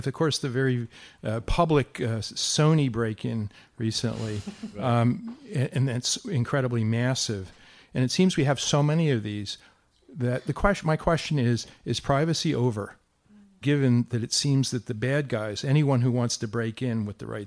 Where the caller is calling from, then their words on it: San Francisco, California, United States; from San Francisco.